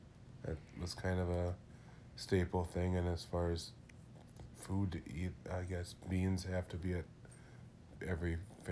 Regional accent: Blaine, Minnesota, United States; I grew up in Blaine, Minnesota.

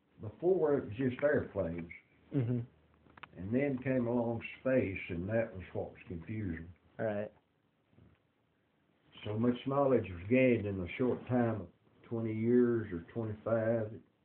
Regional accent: Arkansas, United States; Well, I grew up in Arkansas in the hills. The only thing we knew was work.

